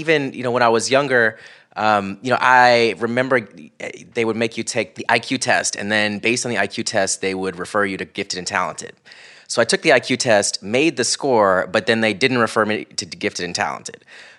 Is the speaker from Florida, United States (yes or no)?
yes; Florida, United States; growing up in Central Florida. I went to a predominantly white elementary school. It was really conservative. It was a private school. I was like one of only a handful of Black kids in the entire, you know, school.